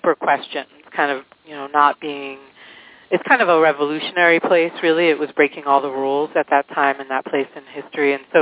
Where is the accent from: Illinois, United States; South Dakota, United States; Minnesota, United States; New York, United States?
New York, United States; New York City; I was raised in New York City. I was raised downtown in the avant-garde section of New York City called the East Village through 60s and 70s and 80s